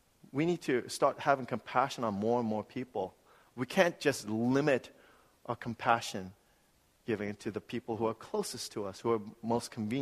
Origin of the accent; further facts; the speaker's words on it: New York City, New York, United States; I grew up in New York City. And I would tell people, you know, if you think New York City people can be cold